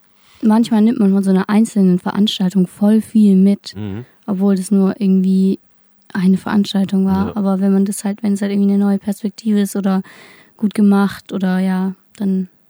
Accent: Tübingen, Baden-Württemberg, Germany; also ich bin in Tübingen auch aufgewachsen

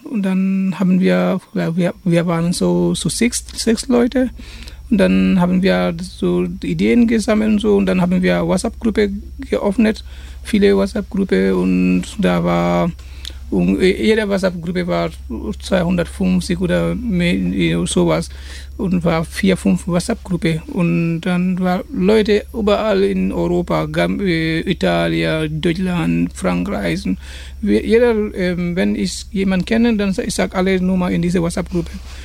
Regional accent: Gambia; German is a second language; now in Germany; aber wir kommen aus Gambia

